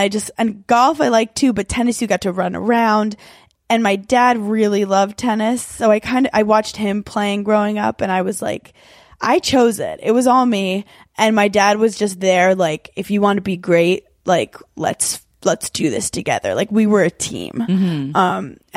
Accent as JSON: {"language": "English", "town": "Brooklyn", "region": "New York", "country": "United States", "tie": "born or raised there", "said": "I was born in Brooklyn, New York, mm-hmm. in Park Slope. It's like a nice neighborhood of like brownstones."}